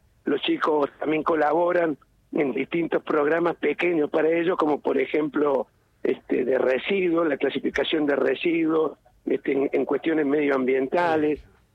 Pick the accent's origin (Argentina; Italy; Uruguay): Argentina; Córdoba; Mire, soy cordobés, por supuesto.